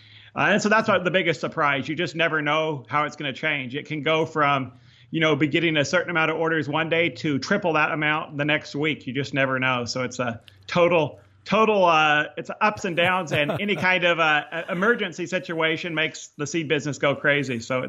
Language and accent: English; Nampa, Idaho, United States; Yeah, I started out in the Boise Valley, actually right on the Oregon side of the border from Idaho. I was born in Napa, Idaho, near Boise.